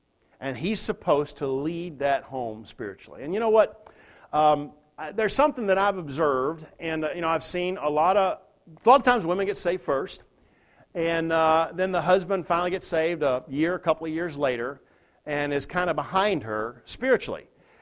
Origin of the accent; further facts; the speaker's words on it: Southern United States, United States; I grew up in the Bible Belt. That's what I mean by general rules. In the Bible Belt, that's the kind of Christianity I grew up with.